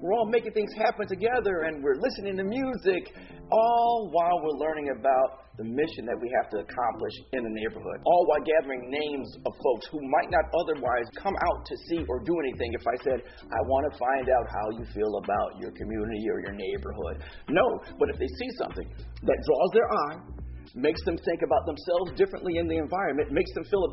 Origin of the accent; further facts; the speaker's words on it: Rochester, New York, United States; You know, growing up in Rochester, New York, I spent a lot of time alone because mom got to work two jobs